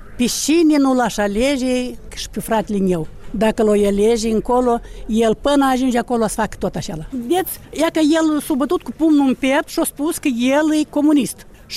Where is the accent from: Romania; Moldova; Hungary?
Moldova; Suntem moldoveni și români din talpa asta